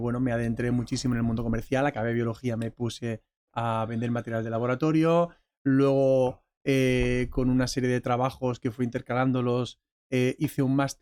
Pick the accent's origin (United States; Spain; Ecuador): Spain; Seville, Andalusia; Pues mi vida, bueno, yo soy de Sevilla.